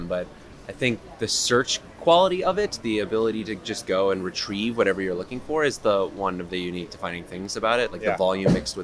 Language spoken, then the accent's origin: English; Miami, Florida, United States; I was growing up in Miami, nice.